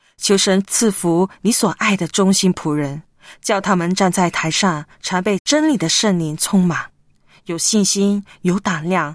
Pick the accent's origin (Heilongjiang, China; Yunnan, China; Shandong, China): Heilongjiang, China; 我是黑龙江的